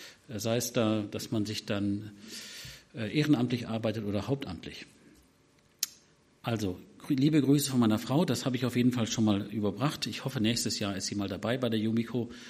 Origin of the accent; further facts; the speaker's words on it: Wiedenest, North Rhine-Westphalia, Germany; Ich komme aus Wiedenest, das ist, manche denken, das wäre die Organisation, aber das ist ein kleines Dorf.